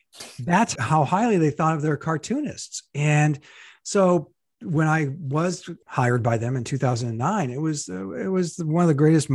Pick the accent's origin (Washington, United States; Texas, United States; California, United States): California, United States; being a Californian myself, there's a lot of Latinos and Latinx members of that community who are very conservative.